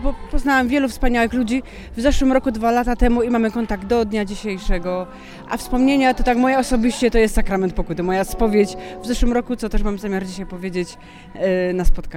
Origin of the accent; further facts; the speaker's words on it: Katowice, Silesian Voivodeship, Poland; jestem z Katowic, jestem siostrą Elżbietanką.